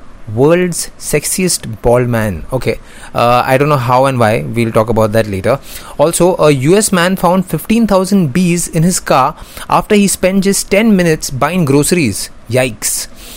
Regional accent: India; I'm not going to call him Prince because he's not my Prince, I'm from India.

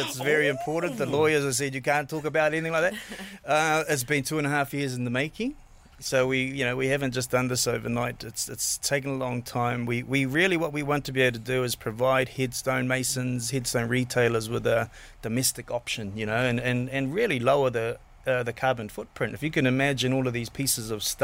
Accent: Northland, New Zealand; also born or lived in Tonga; We're from the lovely north, Ngāpui, New Zealand, and we're also from Vava'u in Tonga. We do have roots to Samoa as well, but most … we talk more about the Tongan side.

